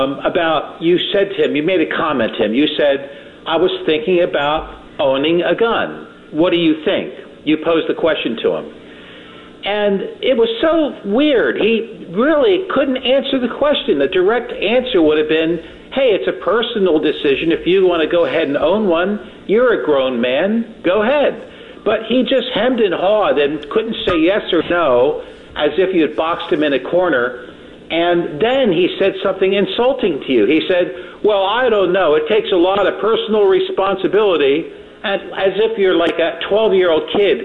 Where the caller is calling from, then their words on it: Philadelphia, Pennsylvania, United States; even though I'm calling from Philly, I'm listening to you on KMOX St. Louis.